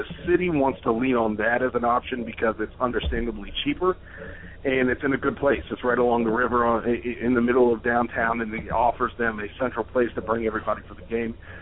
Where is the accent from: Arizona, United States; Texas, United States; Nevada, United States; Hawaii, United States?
Texas, United States; Dallas; I grew up in Dallas, Texas.